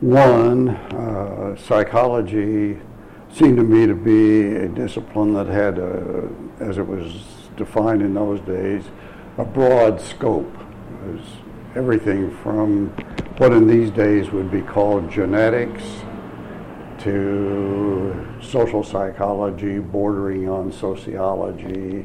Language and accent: English; Pasadena, California, United States; also born or lived in Kansas / Santa Barbara; Well, I was born on June 16, 1921 in a farmhouse in Kansas. And at the age of five, my family took me off to Southern California. So I started school in Pasadena, California, and eventually graduated from high school in Santa Barbara